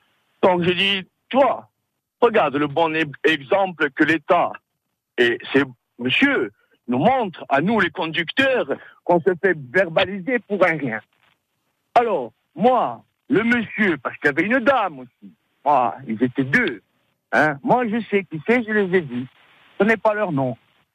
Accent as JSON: {"language": "French", "town": "Ajaccio", "region": "Corsica", "country": "France", "said": "Et moi, comme je suis d'Ajaccio, je fais pareil, je les suis, je suis derrière."}